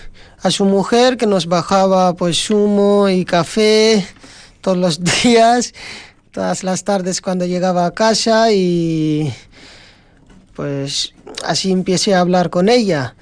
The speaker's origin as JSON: {"language": "Spanish", "country": "Pakistan", "second_language": "Spanish", "moved": "as an adult", "lives_now": "Vitoria, Spain", "said": "Pues yo soy de Pakistán y aquí llevo en Vitoria, pues en España llevo 4 años."}